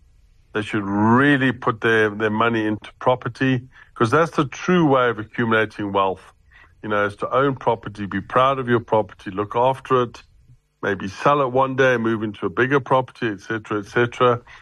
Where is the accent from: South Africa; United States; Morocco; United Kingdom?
South Africa; we're South African, we're African.